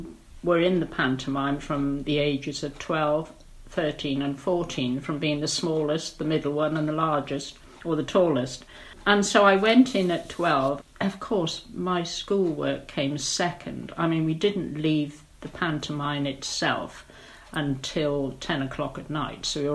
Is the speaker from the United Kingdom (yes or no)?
yes; Newport, Wales, United Kingdom; born there; I was born in Newport, Monmouthshire, which of course is in Wales. And there I started dancing at 4 years of age.